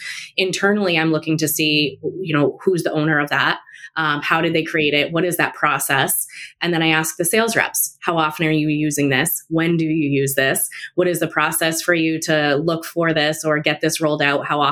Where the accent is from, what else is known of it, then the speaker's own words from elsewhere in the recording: Boston, Massachusetts, United States; I'm from Massachusetts. I'm in Boston, a Bostonian.